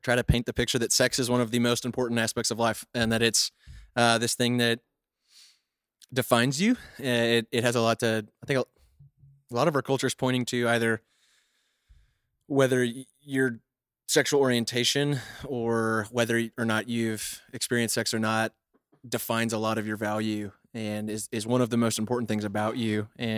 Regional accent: Rogers, Arkansas, United States; Go Hogs. We're both from Rogers.

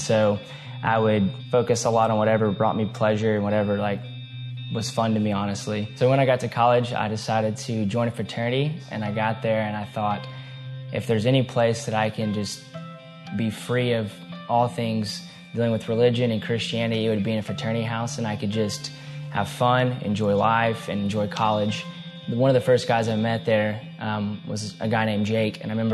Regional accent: Little Rock, Arkansas, United States; I grew up in Little Rock, Arkansas.

